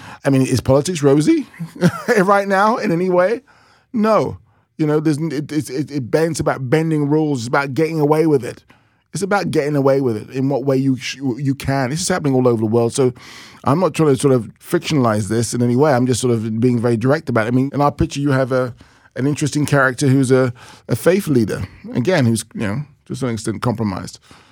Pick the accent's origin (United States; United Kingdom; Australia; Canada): United Kingdom; London; as a 13-year-old black child growing up in London, that these women sort of represented me in a way